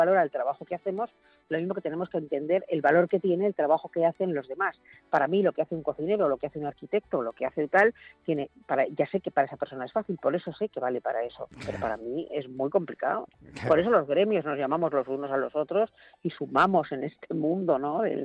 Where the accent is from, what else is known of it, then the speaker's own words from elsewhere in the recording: Basque Country, Spain; en mi tierra, una de mis tierras, yo tengo varias, sí, en el País Vasco, son muy típicas.